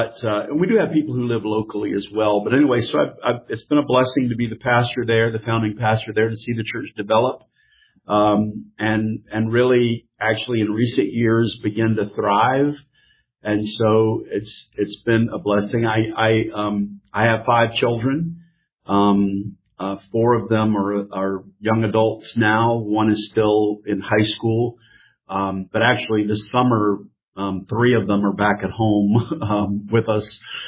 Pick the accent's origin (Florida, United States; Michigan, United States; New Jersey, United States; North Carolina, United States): North Carolina, United States; moved away as an adult; now in United Kingdom; Well, the short form of my story is that actually I was born in South Carolina, was raised in North Carolina